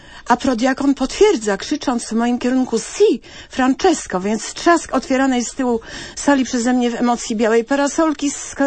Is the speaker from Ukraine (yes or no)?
yes; Lviv, Lviv Oblast, Ukraine; pochodzę ze Lwowa, gdzie zawsze przed wojną